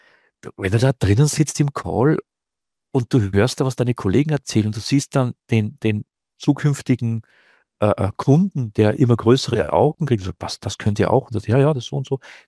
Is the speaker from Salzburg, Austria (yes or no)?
yes; Salzburg, Austria; wenn du Luftlinie irgendwie in Tirol oder in Salzburg, wo ich herkomme, 20 Kilometer Luftlinie hast